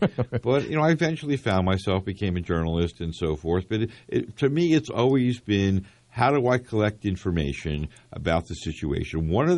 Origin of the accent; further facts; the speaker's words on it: Camden, New Jersey, United States; I was born in Cooper Hospital in North Camden. We were dirt poor. We lived in North Camden.